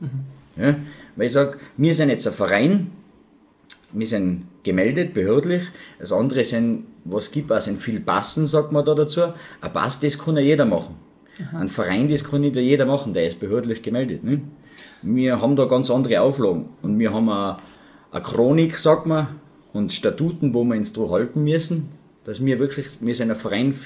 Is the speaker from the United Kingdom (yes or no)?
no; Hochfilzen, Tyrol, Austria; Ja, wir in Hochfilz haben